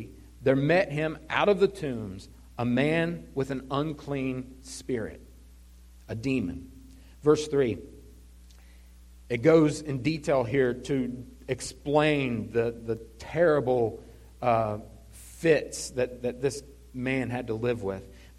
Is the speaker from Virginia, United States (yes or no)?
yes; Blacksburg, Virginia, United States; So I grew up in Luster's Gate area of Blacksburg.